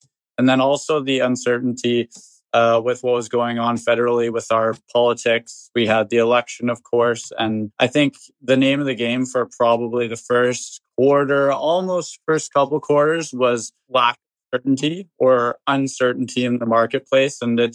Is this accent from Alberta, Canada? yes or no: no; Vancouver, British Columbia, Canada; So I was born and raised in Vancouver and born into a real estate family, I guess.